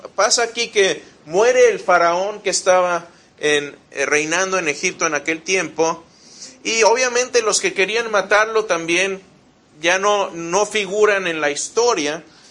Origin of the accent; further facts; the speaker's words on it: Querétaro, Mexico; yo crecí en Querétaro, les decía, y en Querétaro es puro matorral